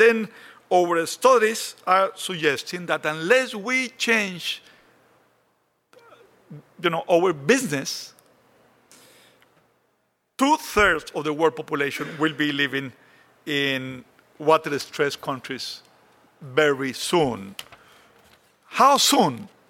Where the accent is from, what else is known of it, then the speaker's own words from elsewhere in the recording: Costa Rica; we were facing a drought in my homeland. And then, you know, looking around, we invited the Moroccans to come to Costa Rica.